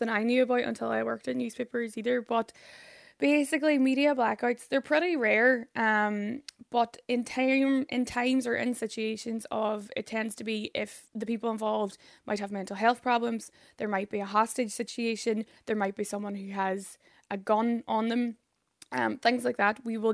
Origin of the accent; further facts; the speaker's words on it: Derry, Northern Ireland, United Kingdom; I grew up in Derry